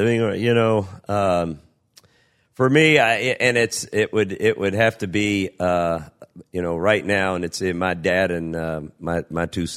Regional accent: Madisonville, United States; I invited my best friend in life, Skip McGall. We grew up together in Madisonville, still best friends to today.

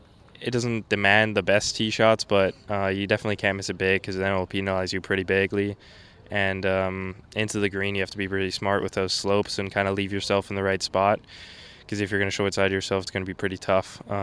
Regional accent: Hamburg, Germany; now in United States; two of my hometown club members, friends of mine, have won out here. So it's kind of known to be our Hamburger Golf Club winning course

